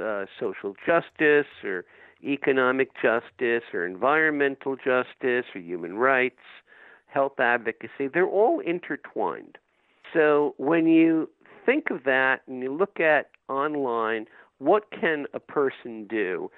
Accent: New York, United States; But being I'm a New Yorker, I'm used to something at a higher vibe than what I see here.

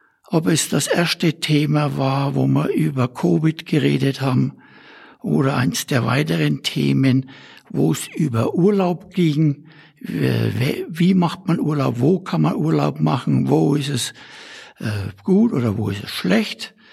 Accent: Bavaria, Germany; accent: Franconian; Und wie man schon hören kann am Dialekt, komme ich aus Franken.

